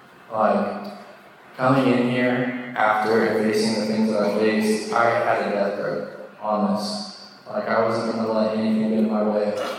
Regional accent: Salt Lake City, Utah, United States; Like, I grew up, I'm from Salt Lake City, Utah. Like a lot of Mormons, I was raised Mormon

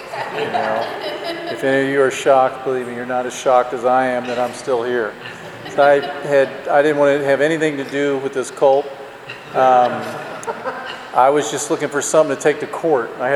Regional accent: Ohio, United States; it was like November, I'm from Ohio, and it was like, you know, just getting dark.

